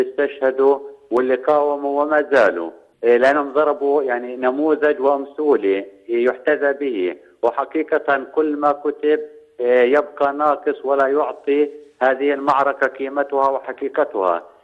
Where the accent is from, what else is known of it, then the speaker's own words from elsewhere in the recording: West Bank, Palestine; بالنسبة للأحداث اللي بتصير عندنا في الضفة الغربية